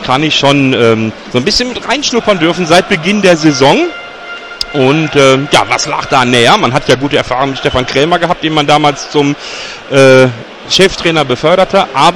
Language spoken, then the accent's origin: German; West Germany, Germany; einem Sportler, der für uns als Westdeutsche nur den ganz Fachleuten bekannt ist.